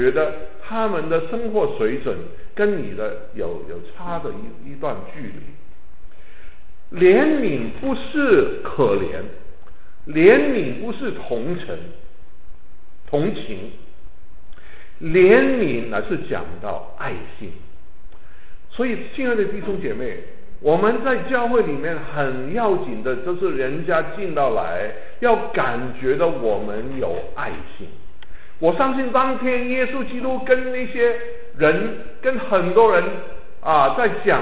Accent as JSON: {"language": "Chinese", "country": "China", "said": "你知道我们中国人都很喜欢吃"}